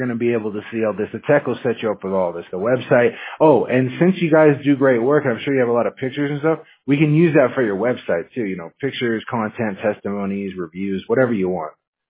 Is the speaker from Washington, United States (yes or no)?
yes; Washington, United States; now in Fountain Valley, United States; Me, myself, I'm from Washington State, though, a little colder.